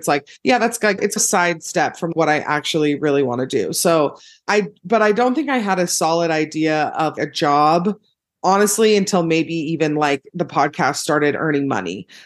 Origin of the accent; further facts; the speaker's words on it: Utah, United States; I host The Bad Broadcast, which is a podcast. I'm from Utah. I was raised here. I'm the youngest of eight kids.